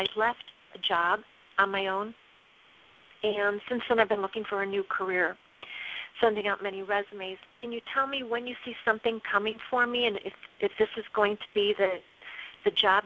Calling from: California, United States; I'm calling from Northern California, and I do have a question.

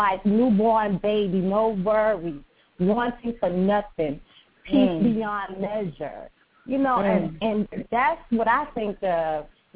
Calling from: Savannah, Georgia, United States; I'm calling from Savannah.

